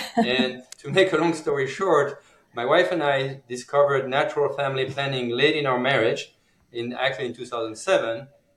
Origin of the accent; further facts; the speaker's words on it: eastern France, France; I grew up in France in a Catholic family and in a small dairy farm in the eastern part of France. And in my teenagers, I left the church, and I grew up like many young French people as Catholic.